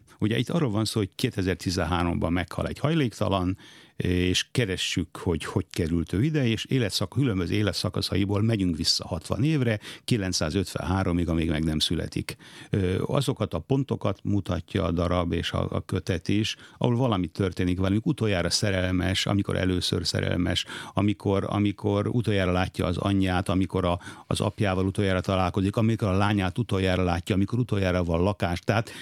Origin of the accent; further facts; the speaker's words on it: Kaposvár, Somogy, Hungary; aki kaposvári születésű vagyok, és ott éltem 18 éves koromig